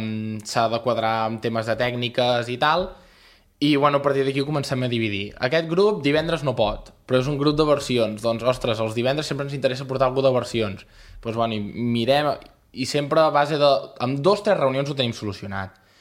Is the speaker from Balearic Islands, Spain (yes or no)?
no; Sant Celoni, Catalonia, Spain; crec que a Sant Celoni li falta molt, o sigui, crec que podríem estar millor del que estem, però m'agrada molt el meu poble i me l'estimo molt.